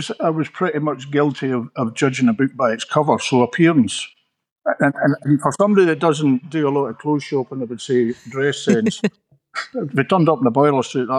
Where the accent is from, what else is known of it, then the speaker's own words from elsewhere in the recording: Ballantrae, Scotland, United Kingdom; We're on the kind of the east side of the peninsula, heading down towards the Mullagalloway. I've been an Ayrshire man all my life, born and bred in Ballantrae, moved down here. This will be our fifth summer approaching, coming down here.